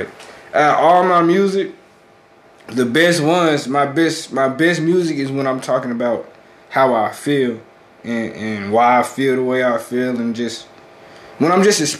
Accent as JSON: {"language": "English", "town": "Macon", "region": "Georgia", "country": "United States", "tie": "born or raised there", "said": "I'm from Macon, Georgia. I was born in Bloomfield, but moved into a better part of town at a young age."}